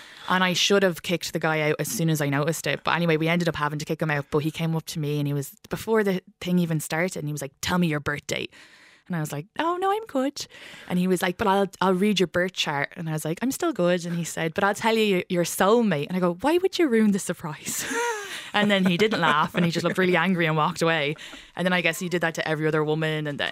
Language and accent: English; Ireland; this is just being Irish.